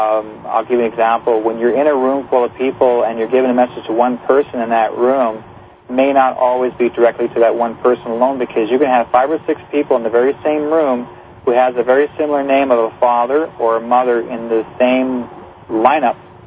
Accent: Brandon, Manitoba, Canada; born there; I was born in Brandon, yeah.

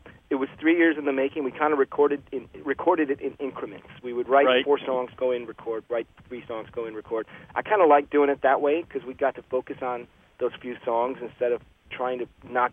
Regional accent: Ohio, United States; also born or lived in Russia; I grew up in Ohio. I feel like a Midwestern guy, you know, I do a Russian guy.

